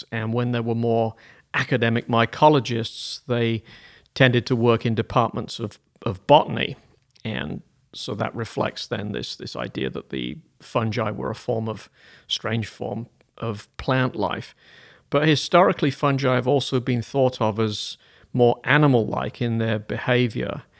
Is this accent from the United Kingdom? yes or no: yes; United Kingdom; I grew up in Britain. I went to college at Bristol University in the UK.